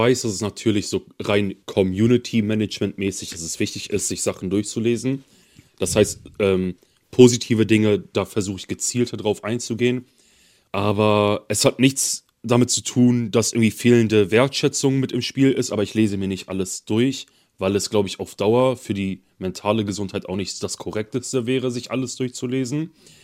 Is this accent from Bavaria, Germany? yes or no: no; Oldenburg, Lower Saxony, Germany; Ich bin gestern Nacht aus Berlin, hier in Oldenburg, in meiner Heimat angekommen.